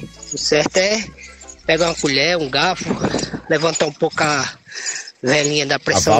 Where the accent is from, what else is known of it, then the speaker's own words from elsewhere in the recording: Ceará, Brazil; born there; Que a gente nasceu no Ceará